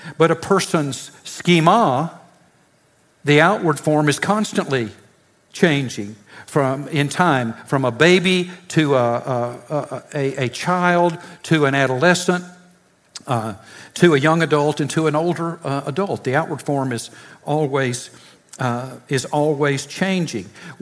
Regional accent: Deep South, United States; I was from the Deep South, and they were trying to teach me American English.

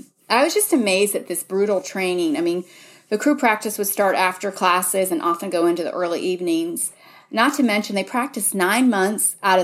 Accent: Seattle, Washington, United States; and I know because I come from Seattle, but lots of rain, and it's windy

